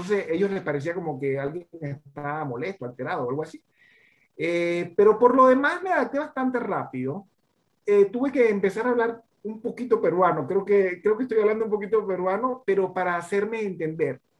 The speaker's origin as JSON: {"language": "Spanish", "town": "Porlamar", "region": "Nueva Esparta", "country": "Venezuela", "said": "Yo soy de Margarita."}